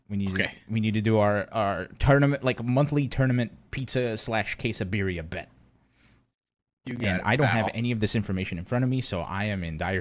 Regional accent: East Coast, United States; especially, like, you know, growing up on the East Coast.

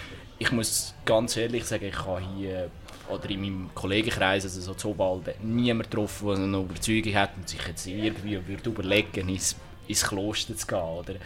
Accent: Obwalden, Switzerland; ich bin jetzt auch hier in Obalden aufgewachsen, eher ländlich.

